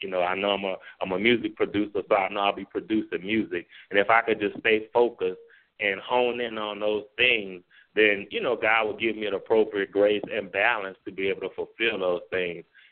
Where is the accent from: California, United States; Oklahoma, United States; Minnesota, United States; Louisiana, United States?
Louisiana, United States; New Orleans; now in Monroe, United States; And I'm originally from New Orleans, but now I live in a place called Monroe, Louisiana.